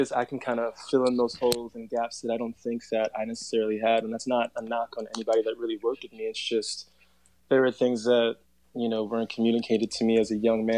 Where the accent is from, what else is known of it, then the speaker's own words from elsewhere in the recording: New York, United States; growing up in New York and my parents are Jamaican, we're immigrants, like, Bronx, moving to Long Island and so on and so forth.